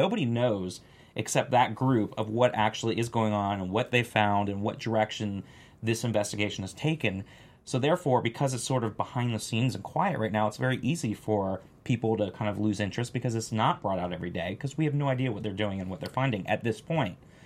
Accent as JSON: {"language": "English", "region": "Florida", "country": "United States", "said": "you know, I'm from Florida originally, another big swing state."}